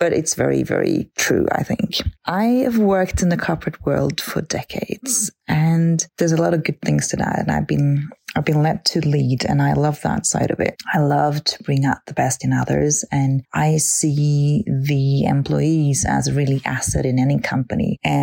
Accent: Norway; from Norway

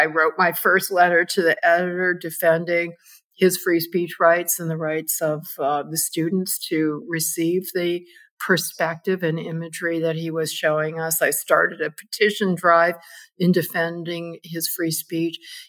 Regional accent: Minneapolis, Minnesota, United States; I grew up in Minneapolis, a suburb of Minneapolis

